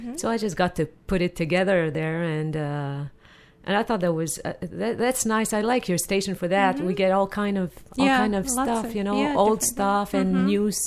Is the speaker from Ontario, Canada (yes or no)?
no; Shawinigan, Quebec, Canada; Oh, no. I come from Shawinigan.